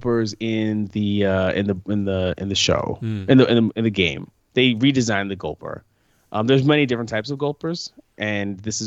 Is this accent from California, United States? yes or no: no; New York, United States; I'm from New York and I used to get skeeved out when people would wear sandals